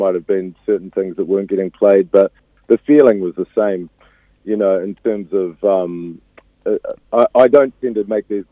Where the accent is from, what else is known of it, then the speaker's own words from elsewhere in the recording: Christchurch, Canterbury, New Zealand; It's my hometown, yeah. I was born and raised. I actually moved up here in the year 2000